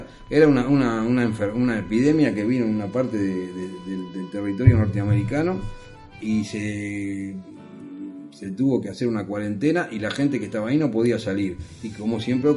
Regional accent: Uruguay; en el año 68, siendo el primer uruguayo que entró en esa revista

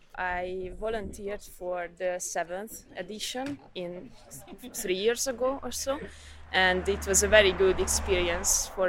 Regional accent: Hungary; I am from Hungary

